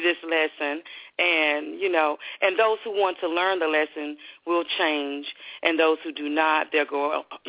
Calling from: Texas, United States

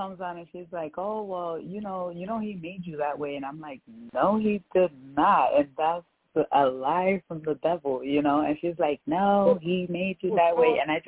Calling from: Bethlehem, Pennsylvania, United States; I'm calling from Bethlehem.

